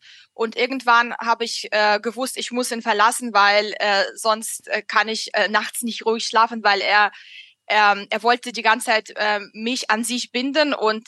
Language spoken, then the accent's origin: German; Moscow, Russia; Ich bin in Moskau aufgewachsen und hatte leider keine schöne Kindheit erlebt.